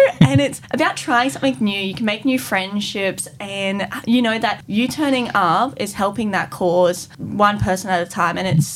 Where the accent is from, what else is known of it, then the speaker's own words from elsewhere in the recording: Australia; So I'm the Australian representative that's going internationally.